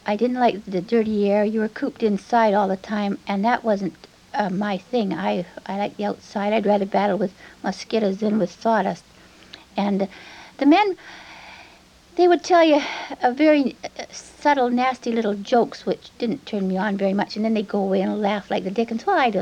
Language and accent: English; Nanaimo, British Columbia, Canada; of course. And I was born right here in Nanaimo. My father also was born in Nanaimo, and my grandfather jumped ship here many years ago. And I lived right here in Salt Air, grew up right around here.